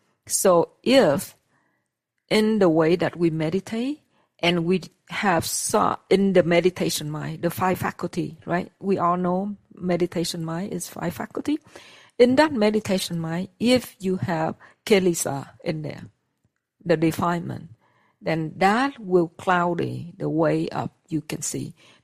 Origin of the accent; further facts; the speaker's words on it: Vietnam; Like, I'm not talking about English, or I'm from Vietnam, so or Vietnamese, or English, or whatever, or Thai, right?